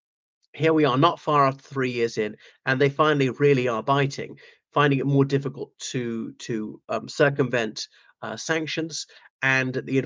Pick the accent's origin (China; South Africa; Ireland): Ireland; respected viewers. … from Ireland.